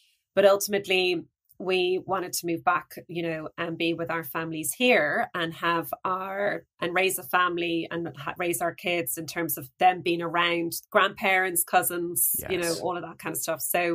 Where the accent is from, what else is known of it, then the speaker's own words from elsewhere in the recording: Ireland; I thought, how hard can this be to set up a business in Ireland? I'm Irish and I've got relationships